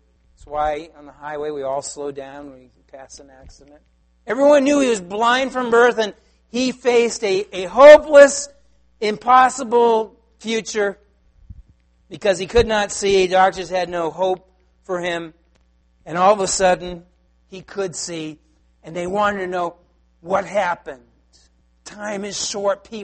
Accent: Taunton, Massachusetts, United States; the town I grew up in Taunton

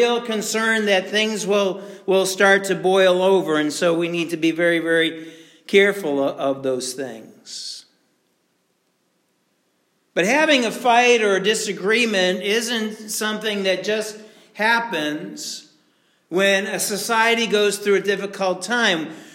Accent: Massachusetts, United States; I grew up in Massachusetts, and if you're from Rhode Island, please forgive me this morning. But, you know, I lived in Massachusetts, and I had to deal with Rhode Island drivers on a regular basis.

